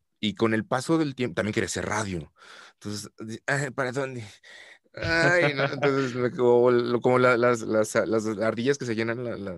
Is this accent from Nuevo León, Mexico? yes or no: no; Aguascalientes, Mexico; Y llego a la Ciudad de México, porque de donde soy, de la ciudad de Aguascalientes, están a 8 horas en bus. Entonces sí está lejos.